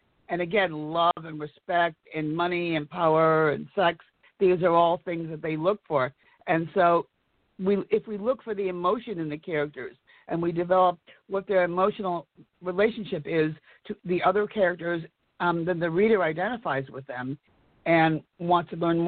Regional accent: Chicago, Illinois, United States; I am from Chicago, the Windy City.

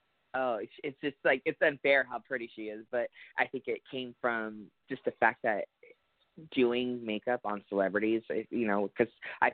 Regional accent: Kansas, United States; now in Dallas, United States; I'm originally from Kansas, but I am now residing in Dallas, Texas

